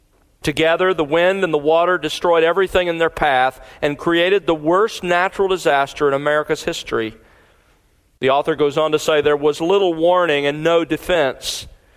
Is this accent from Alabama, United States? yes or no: yes; Mobile, Alabama, United States; I still remember, as growing up in Mobile, Alabama, I remember several occasions.